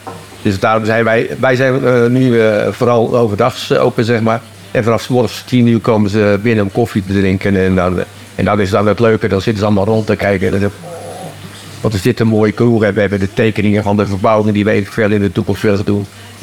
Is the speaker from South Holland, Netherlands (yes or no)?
yes; Lisse, South Holland, Netherlands; Ik kom van oorsprong uit Lisse vandaan.